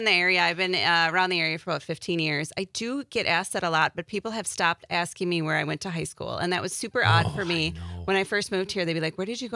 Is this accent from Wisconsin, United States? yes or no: yes; Fond du Lac, Wisconsin, United States; I grew up in Fond du Lac.